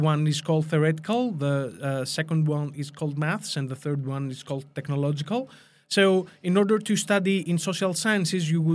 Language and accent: English; Greece; English is a second language; Purely Greek. I'm from Greece.